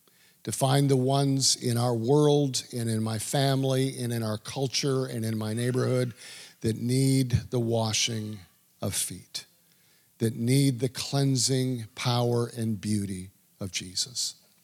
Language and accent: English; Canada; I'm a Canadian. I got hockey feet from skating, stops and starts in hard skates.